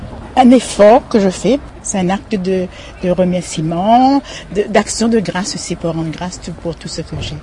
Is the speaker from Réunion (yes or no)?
yes; Saint-Leu, Réunion; born there; je suis née à Saint-Leu, baptisée dans cette église, communiée aussi, je fais ma éducation religieuse a été faite ici. Et après, j'ai trouvé du travail à Saint-Denis.